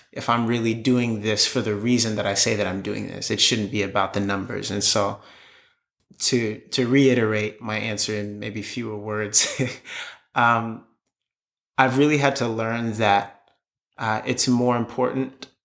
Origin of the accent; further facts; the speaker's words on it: Takoma Park, Maryland, United States; I'm 23 years old. I'm originally from Tacoma Park, Maryland.